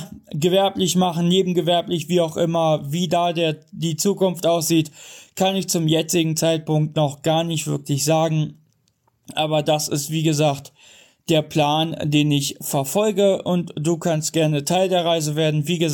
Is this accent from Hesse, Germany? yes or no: yes; Kassel, Hesse, Germany; born there; now in Bad Arolsen, Germany; bin eine Transfrau. Geboren in Kassel, wohne in Bad Arolsen, zum Zeitpunkt der Podcast-Episode auch circa 10 Jahre schon.